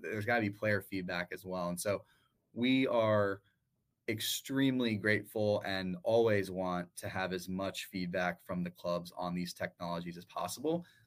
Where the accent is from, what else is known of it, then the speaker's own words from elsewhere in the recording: Indianapolis, Indiana, United States; I grew up in Indianapolis, Indiana. So I'm a big, you know, Colts and Pacer fan there